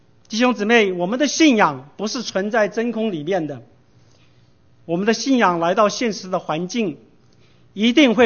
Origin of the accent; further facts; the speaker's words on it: Taiwan; 我小时候在台湾还看见有人穿着白背心在那里传福音